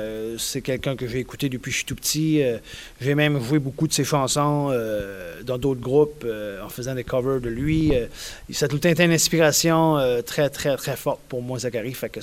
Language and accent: French; Prince Edward Island, Canada; on a eu une très grosse hiver chez nous à l'Île-du-Prince-Édouard cet hiver.